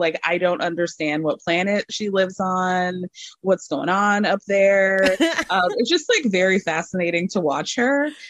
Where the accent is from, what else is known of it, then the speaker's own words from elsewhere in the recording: the South, United States; I mean, I grew up in the South, and that was when I had my bad girl era.